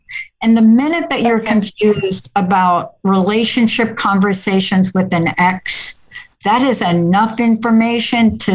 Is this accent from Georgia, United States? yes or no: no; New York, United States; Like, I'm from New York.